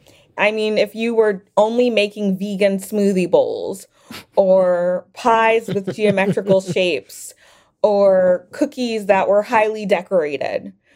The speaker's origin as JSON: {"language": "English", "region": "Louisiana", "country": "United States", "said": "I'm from Louisiana, so of course, that's where I started."}